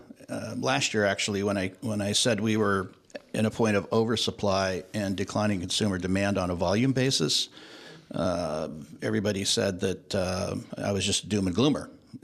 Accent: Concord, California, United States; Well, I grew up in Concord, East Bay

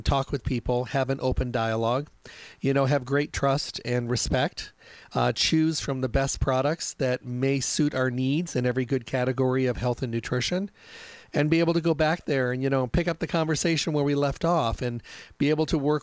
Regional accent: Midwest, United States; I'm from the Midwest, so oak trees are pretty big back there.

